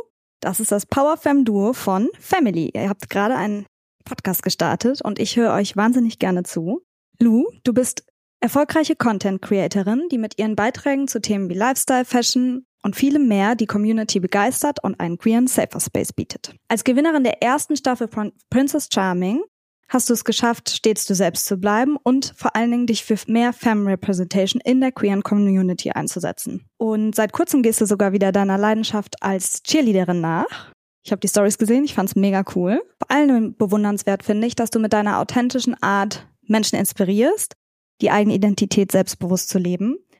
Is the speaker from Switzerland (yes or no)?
yes; Switzerland; kann ich dir übrigens sehr, sehr gerne mal zeigen als Schweizerin.